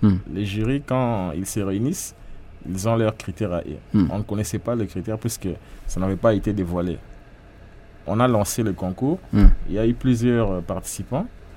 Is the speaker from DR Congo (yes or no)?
yes; DR Congo; Et je suis un Congolais qui vit en République démocratique du Congo.